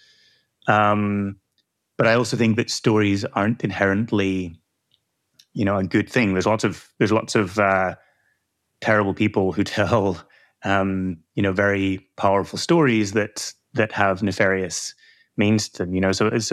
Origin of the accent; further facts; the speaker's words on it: Ireland; I'm from Ireland